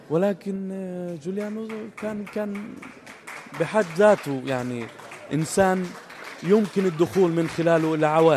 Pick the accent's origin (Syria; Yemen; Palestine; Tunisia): Palestine; ثقافة انا فلسطيني، انا مش فتح، انا مش حماس